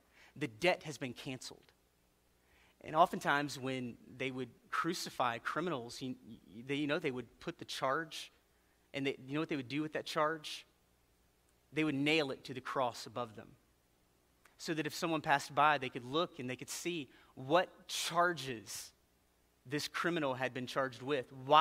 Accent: Georgia, United States; also born or lived in West Virginia; when I grew up in Georgia and then in West Virginia and in a military family, we moved around a lot.

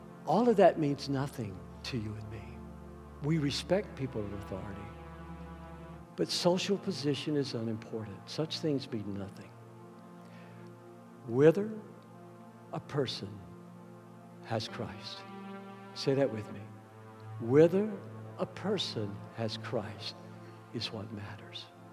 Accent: United States; And I just, as an American, I'm so proud to see that, the long history we have.

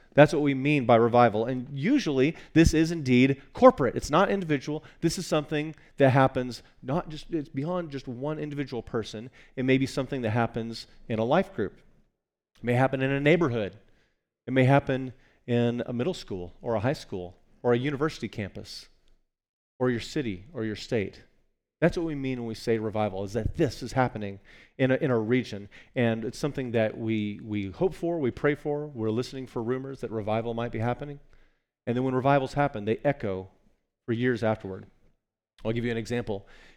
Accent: Texas, United States; And so I grew up here in Texas, and when I bring up the word revival, if you grew up here, you may have said, like, oh, right, that's that thing we schedule.

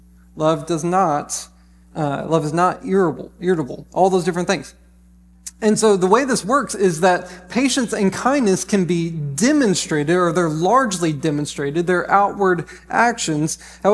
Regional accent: the South, United States; Like we're from the South.

